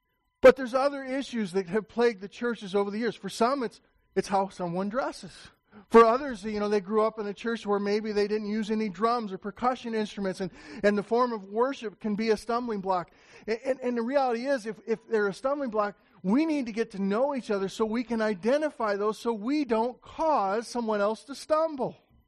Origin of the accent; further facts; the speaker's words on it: Indiana, United States; also born or lived in Pennsylvania; I grew up in Indiana and that I was in the workforce until I was 34 years old, and in 2004 went off to Bible college, lived in Pennsylvania for 6 years, came back to Indiana, Central Indiana